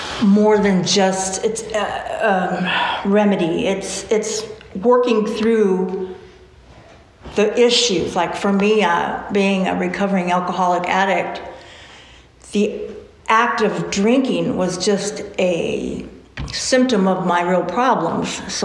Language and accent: English; California, United States; Well, I'm from California. I live here now.